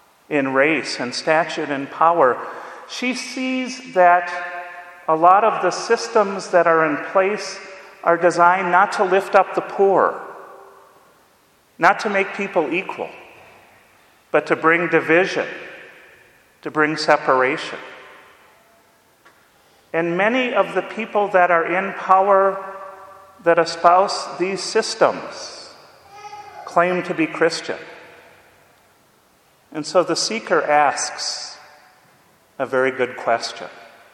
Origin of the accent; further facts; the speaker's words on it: Wisconsin, United States; But see, I grew up in Wisconsin where socialism, at least in the 40s, was a good thing.